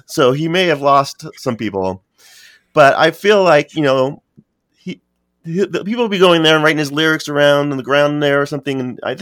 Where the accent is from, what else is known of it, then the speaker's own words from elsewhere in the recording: United States; growing up in America, we didn't have, it wasn't the same as growing up in England